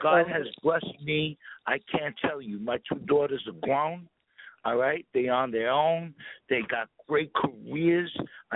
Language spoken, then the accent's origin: English; Brooklyn, New York, United States; I came from the hood, man. I grew up in Brooklyn, man.